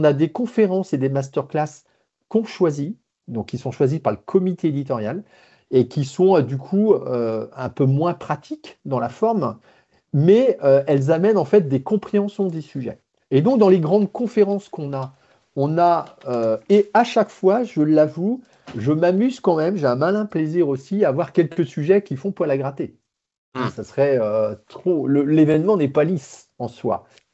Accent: Brittany, France; puisqu'on est breton, on est dans le Grand Ouest.

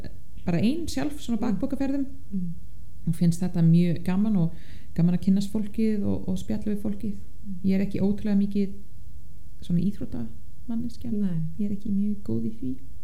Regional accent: Ottawa, Ontario, Canada; now in Iceland; þú veist Ottawa höfuborgin það sem ég er ólst upp

